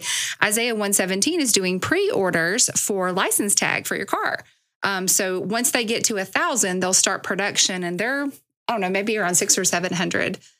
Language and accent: English; Mars Hill, North Carolina, United States; I grew up over in Mars Hill. So I know right where Burnsville is.